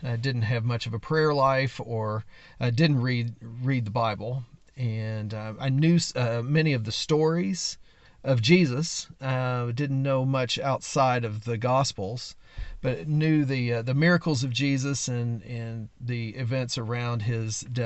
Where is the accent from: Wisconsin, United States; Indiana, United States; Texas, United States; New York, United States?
Indiana, United States; Charlestown; I grew up in Charlestown, Indiana, a few miles north of Emmanuel. I grew up in a very traditional home.